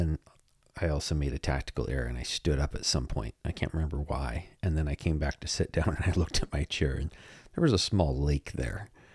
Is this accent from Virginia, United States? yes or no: no; Washington, United States; So, you know, we're from Washington State.